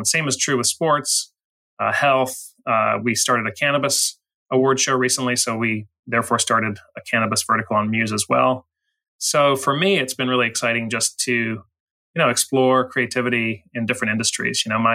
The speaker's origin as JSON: {"language": "English", "town": "Chicago", "region": "Illinois", "country": "United States", "moved": "as an adult", "lives_now": "New York, United States", "said": "I went to school in St. Louis at Washington University, and I'm from the Chicago area. So, you know, Midwestern kid, fell in love with journalism in school and, you know, moved to New York right after graduation."}